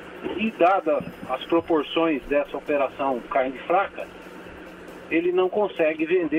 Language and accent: Portuguese; Tupã, São Paulo, Brazil; eu sou de Tupã, interior do estado de São Paulo.